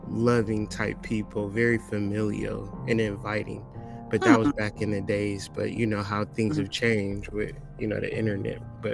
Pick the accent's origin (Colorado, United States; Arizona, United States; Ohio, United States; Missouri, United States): Ohio, United States; Akron; also born or lived in Boston; I was born in Boston, but I was raised in Akron, Ohio, and Northeast Ohio. So I'm mainly, that's my stomping ground.